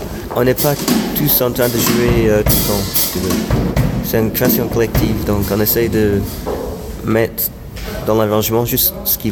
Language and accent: French; Dundee, Scotland, United Kingdom; born there; French is a second language; Je suis né à Dundee, en Écosse.